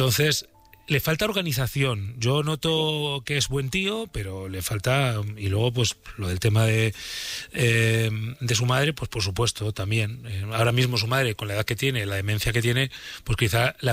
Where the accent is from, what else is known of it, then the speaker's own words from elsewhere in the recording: Burgos, Castile and León, Spain; pues yo soy burgalés de Gamonal, así que encantado de...